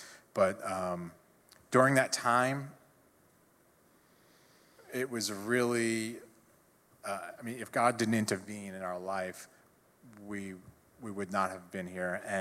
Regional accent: New York, United States; now in Burbank, United States; The more I speak, you'll figure out that I am from New York. Mm-hmm. And we've been here for 22 years now.

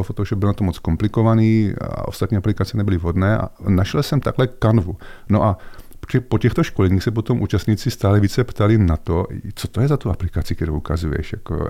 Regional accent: Brno, South Moravian Region, Czechia; já jsou z Brna. No a my jako Moraváci jsme takový jako rozkročení, prostě mám do Bratislavy blíž jak do Prahy

